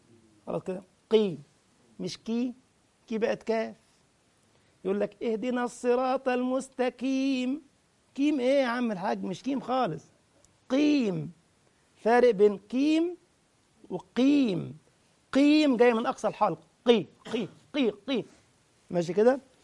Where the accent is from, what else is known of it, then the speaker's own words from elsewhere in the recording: Egypt; عندنا في مصر كل إنسان واحد في البلكون يقول لك طل من البلكونة